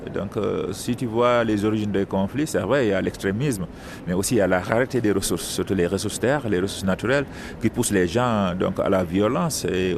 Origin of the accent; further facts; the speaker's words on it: Senegal; je suis sénégalais, et on se disait en 2035, qu'est-ce que sera le territoire sénégalais?